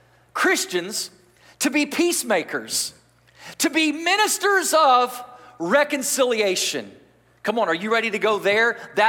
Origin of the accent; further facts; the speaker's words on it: Irving, Texas, United States; I grew up in Texas, and I grew up in the Dallas Metroplex area. Really, Irving is a suburb of Dallas, right next door.